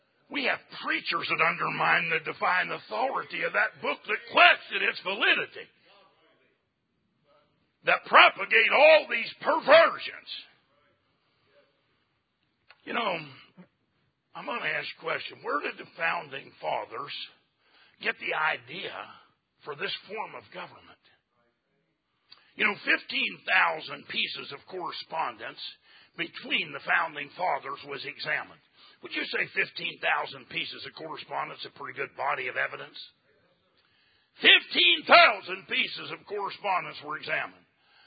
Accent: Pennsylvania, United States; My home state of Pennsylvania, when William Penn founded the Commonwealth of Pennsylvania

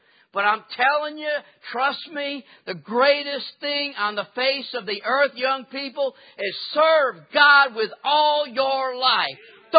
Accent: Louisiana, United States; Now, I am from Louisiana. We are always 50 or 51 when it comes to education.

